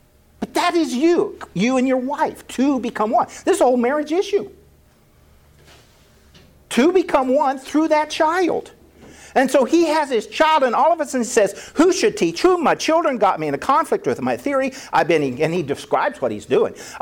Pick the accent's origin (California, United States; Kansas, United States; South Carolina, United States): Kansas, United States; See, I'm from Kansas.